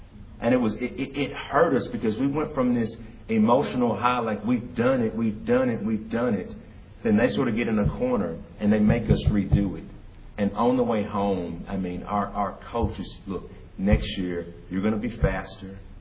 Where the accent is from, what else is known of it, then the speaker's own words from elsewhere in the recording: Jackson, Mississippi, United States; And so when we grew up in Jackson, I was talking to Ligon the other day. We went to Davis Magnet, which is right on Congress Street.